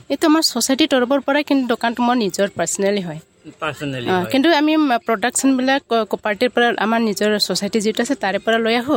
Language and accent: Assamese; Assam, India; মই চিৰাঙৰ পৰা আহিছোঁ।